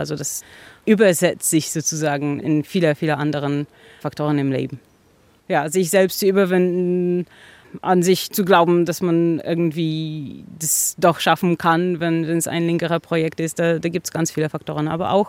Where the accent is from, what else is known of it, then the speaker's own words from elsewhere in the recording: Poland; German is a second language; Ursprünglich bin ich aus Polen